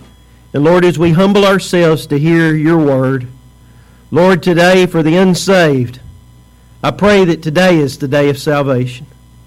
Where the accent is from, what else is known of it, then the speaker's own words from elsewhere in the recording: Mineola, Texas, United States; also born or lived in Tyler; I was born in Tyler, Texas, but my hometown is Mineola, Texas.